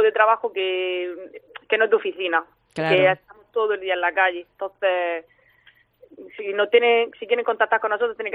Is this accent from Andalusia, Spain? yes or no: yes; Motril, Andalusia, Spain; Somos aquí de la zona, en plan, somos de Motril de toda la vida